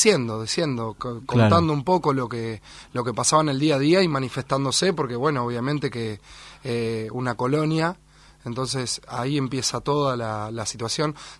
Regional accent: Olavarría, Buenos Aires Province, Argentina; born there; Bueno, mirá, nací en Olavarría en el año 90.

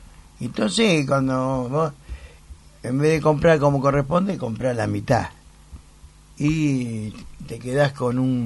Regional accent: Argentina; Lamentablemente estamos en el mismo barco, somos todos argentinos

